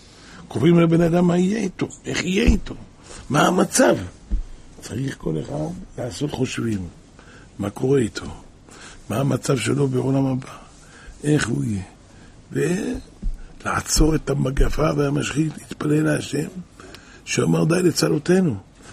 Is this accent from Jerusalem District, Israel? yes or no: yes; Jerusalem, Jerusalem District, Israel; אנחנו חיים פה, אנחנו גדלנו פה משאנחנו ילדים באזור הזה. היה פה הכל שוק.